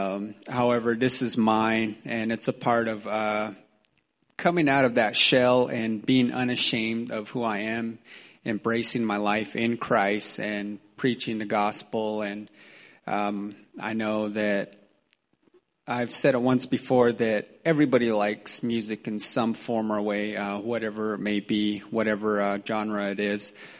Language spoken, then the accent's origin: English; Arizona, United States; I haven't been home. I'm from Arizona, so I haven't been home in a long time